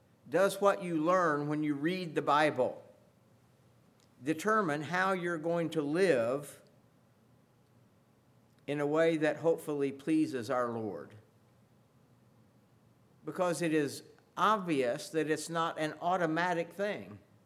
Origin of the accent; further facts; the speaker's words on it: Olney, Illinois, United States; also born or lived in Mattoon; I told you I was born in Mattoon, and that's true, but we moved here to Olney before I was a year old.